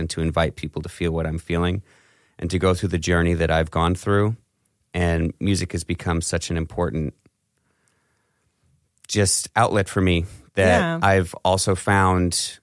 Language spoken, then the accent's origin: English; Portland, Maine, United States; So it started when I'm originally from Portland, Maine. And I started playing when I was 15.